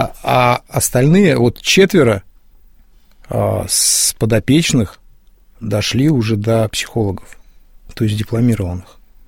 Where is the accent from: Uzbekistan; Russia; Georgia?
Russia; Kemerovo Oblast; now in Murmansk, Russia; я родился в Кузбассе. Это кузбасский городок, 126 тысяч населения, 7 шахт, вокруг разрезы, мы маленькими играли там на вагонетках